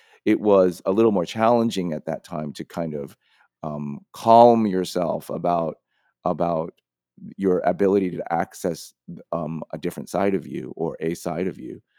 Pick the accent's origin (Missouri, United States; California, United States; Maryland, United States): California, United States; San Francisco; who I knew as who I grew up with in San Francisco.